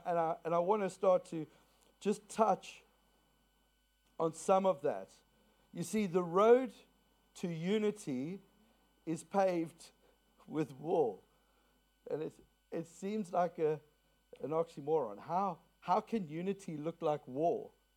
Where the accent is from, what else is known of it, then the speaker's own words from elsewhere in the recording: South Africa; I grew up in South Africa, and I was a young man.